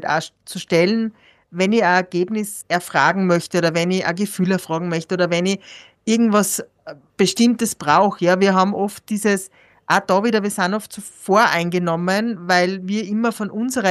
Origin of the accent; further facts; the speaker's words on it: Austria; born there; Ich bin in Österreich geboren, ich bin nicht von Armut betroffen gewesen als Kind. Ich habe bildungstechnisch alle Möglichkeiten gehabt.